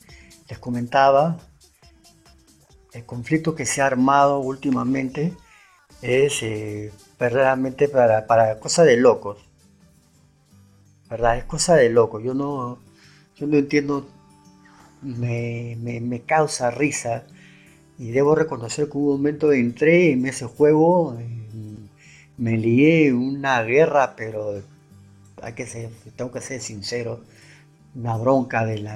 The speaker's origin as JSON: {"language": "Spanish", "country": "Peru", "said": "Por la semejanza en cultura que tenemos con nosotros, yo soy de Perú, ¿no?"}